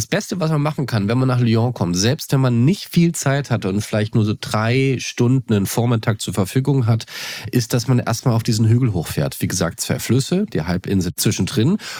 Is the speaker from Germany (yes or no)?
yes; Erfurt, Thuringia, Germany; now in Leipzig, Germany; Ich bin in Erfurt aufgewachsen. Ich lebe mittlerweile, also seit meinem Studium, das ist jetzt schon ein paar Jahre her, in Leipzig